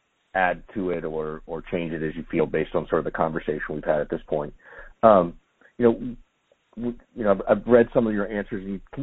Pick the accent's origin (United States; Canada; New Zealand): United States; the South; moved away; I'm a Caucasian male, right? I grew up in the South and left for obvious reasons.